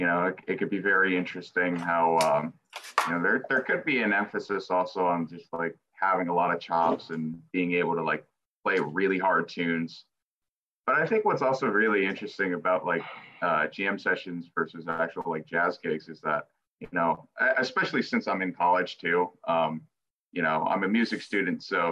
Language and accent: English; Milford, United States; I'm originally from Milford myself.